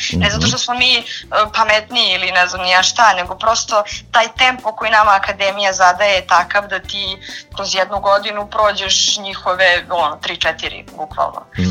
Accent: Golubinci, Vojvodina, Serbia; ja sam inače iz Golubinaca, ali sam išla u Staru Pazovu u srednju školu.

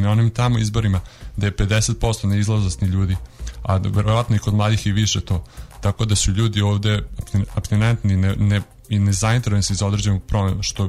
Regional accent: Novi Sad, Vojvodina, Serbia; ja sam rođen u Novom Sadu i želeo bih prvenstveno da ostanem ovde u svom gradu gde imam i rodbine i roditelji i prijatelji koje volim

